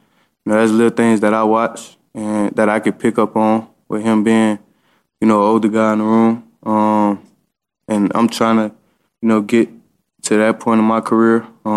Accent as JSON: {"language": "English", "region": "Louisiana", "country": "United States", "said": "You know, man, Smitty, like, he from Louisiana. I'm from Louisiana, so, you know, growing up, I knew about Smitty."}